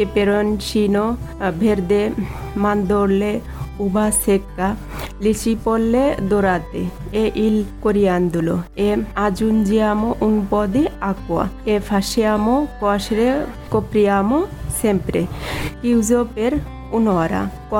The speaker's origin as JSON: {"language": "Italian", "country": "Bangladesh", "second_language": "Italian", "lives_now": "Italy", "said": "ho 30 anni, vengo dal Bangladesh."}